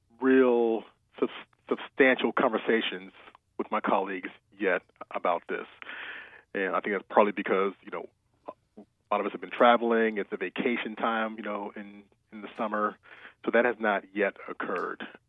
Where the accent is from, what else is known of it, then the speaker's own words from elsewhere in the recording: Massachusetts, United States; born there; I was born in Massachusetts, but I'm an Air Force brat. My father was career Air Force, so I moved around my entire life.